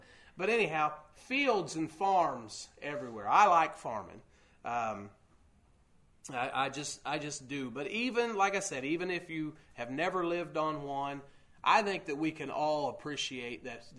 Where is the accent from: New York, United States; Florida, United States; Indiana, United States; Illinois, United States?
Indiana, United States; That's one of the things that I like about where we live in Indiana. I've always enjoyed growing up in Owen County, the farms and the woods